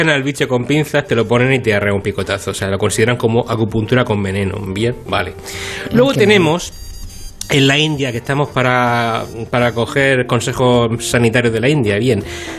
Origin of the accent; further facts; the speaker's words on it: Lo Pagán, Region of Murcia, Spain; En mi pueblo de verdad, donde yo nací, son los universalmente famosos lodos de Lopagán, Murcia.